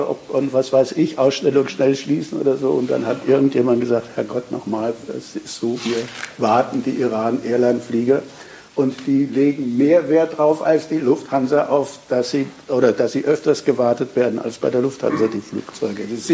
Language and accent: German; Styria, Austria; und ich bin ein echter Steirer